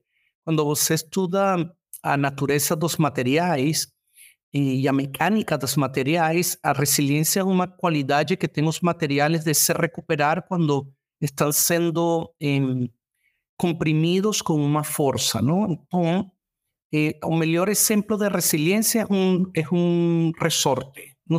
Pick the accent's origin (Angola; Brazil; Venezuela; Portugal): Venezuela; Portuguese is a second language; now in Miami, United States; Sou venezuelano, moro em Miami, em Estados Unidos. Tenho 13 anos morando em Estados Unidos.